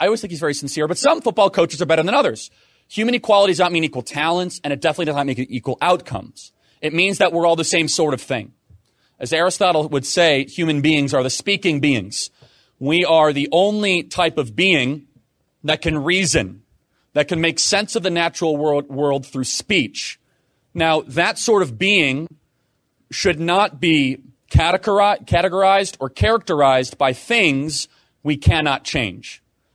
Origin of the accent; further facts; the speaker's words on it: United States; Now, I remember growing up in America and saying segregation was evil.